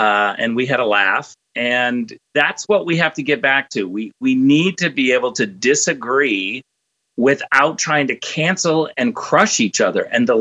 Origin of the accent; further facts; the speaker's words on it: Michigan, United States; I'm from Michigan.